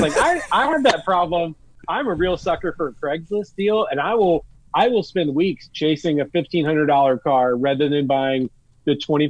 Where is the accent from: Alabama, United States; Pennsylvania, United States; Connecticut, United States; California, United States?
Alabama, United States; Birmingham; So I grew up in Birmingham, Alabama. We didn't have cable